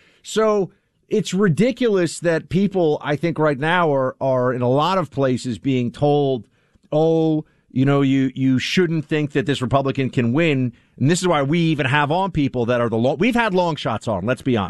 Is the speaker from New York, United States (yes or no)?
yes; New York, United States; As a New Yorker, in previous elections, I've dealt with that many times